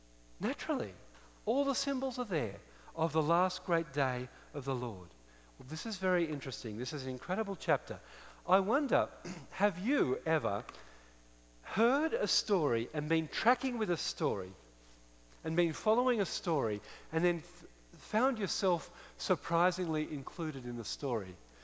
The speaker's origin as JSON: {"language": "English", "country": "Australia", "said": "I'm an Aussie, an Australian, and we have our cultural symbols in Australia."}